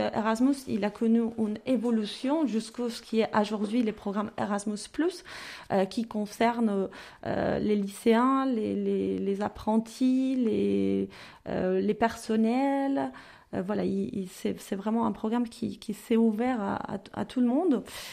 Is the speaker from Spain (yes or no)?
yes; Málaga, Andalusia, Spain; Alors, moi, je viens de Malaga et j'ai fait mes études à Grenade.